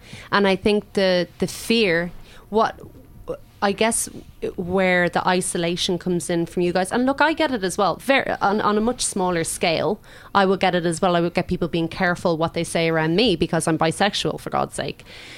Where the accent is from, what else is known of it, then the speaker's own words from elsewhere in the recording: Ireland; Being Irish, Jesus, self-deprecation is like my number one agenda.